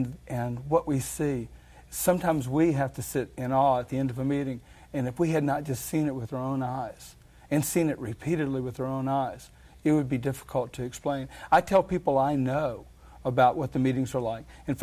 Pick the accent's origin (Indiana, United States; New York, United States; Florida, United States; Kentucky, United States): Florida, United States; Jacksonville; And I said, yes, I am from Jacksonville. That's where I'm living right now.